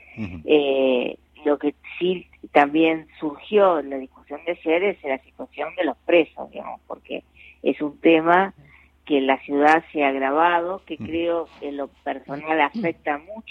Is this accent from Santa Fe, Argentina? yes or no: no; Buenos Aires, Argentina; hay que señalarlo y hay como porteño, digamos, reclamarlo, ¿no?